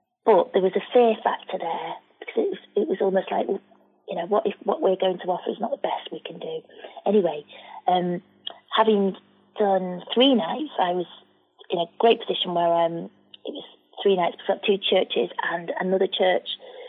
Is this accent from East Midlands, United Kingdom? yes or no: no; Manchester, North West England, United Kingdom; I'm a Mancunian. I've been born and bred in Manchester. You can probably tell by the accent.